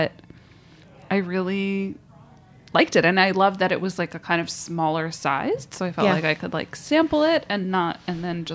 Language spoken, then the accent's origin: English; New York, United States; and I grew up in New York, so I have a lot of experience with bodegas.